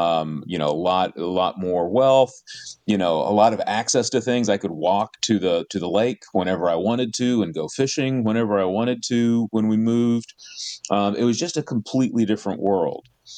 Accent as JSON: {"language": "English", "region": "Texas", "country": "United States", "tie": "born or raised there", "said": "My brothers and I, we're the only part of our family really that was born and raised in Texas."}